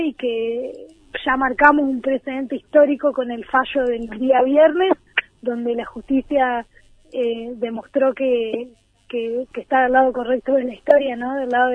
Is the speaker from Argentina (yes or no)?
yes; Entre Ríos, Argentina; Quienes somos de Entre Ríos sabemos que estas tierras de esta estancia eran parte del frigorífico